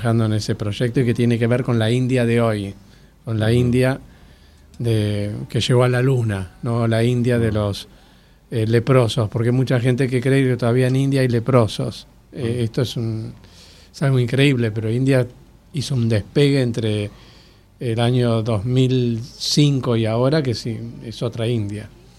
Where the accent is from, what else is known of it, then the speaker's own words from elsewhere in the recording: Argentina; yo soy argentino, claro